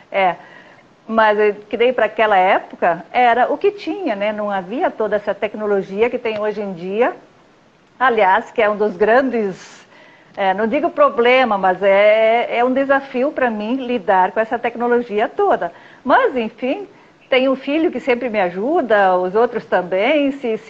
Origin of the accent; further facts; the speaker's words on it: Arroio do Meio, Rio Grande do Sul, Brazil; Eu tenho 63 anos, eu sou de Arroio do Meio, Rio Grande do Sul. Sou casada